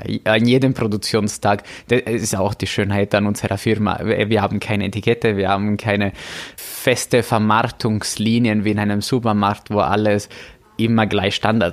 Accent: Italy; German is a second language; heute haben wir einen Kochkurs für mich als Italiener der besonderen Art durchgeführt

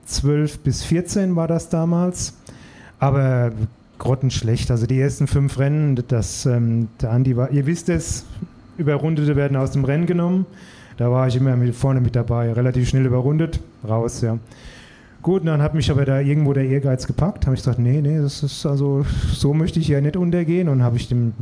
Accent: Rhineland-Palatinate, Germany; Ja, wo ich herkomme, ja. Genau, Südwestpfalz

